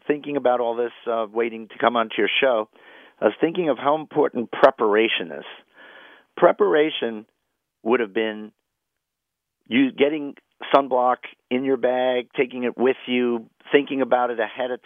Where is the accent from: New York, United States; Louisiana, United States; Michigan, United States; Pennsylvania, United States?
New York, United States; New York City; And I grew up in Washington Heights.